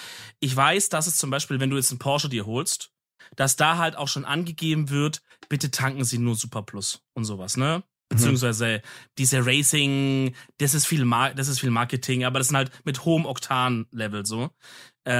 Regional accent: Baden-Württemberg, Germany; Ja, und ich als Schwabe sag halt

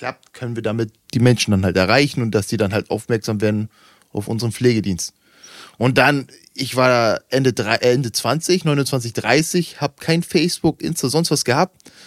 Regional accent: Hamburg, Germany; ich bin hier am Fischmarkt aufgewachsen.

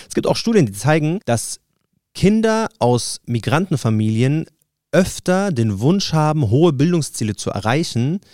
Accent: Munich, Bavaria, Germany; Also ich bin auch in München aufgewachsen

